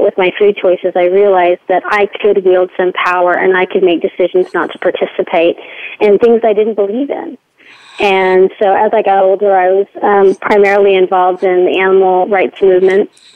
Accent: Texas, United States; I was from Texas. I live in California now, but I would often see cows in the fields

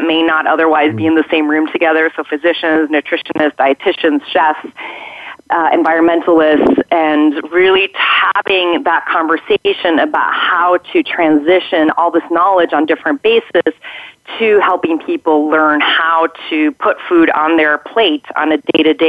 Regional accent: Mexico City, Mexico; I grew up in Mexico City to Swiss parents and American parents, and I would actually spend my summers in Switzerland with my grandmother.

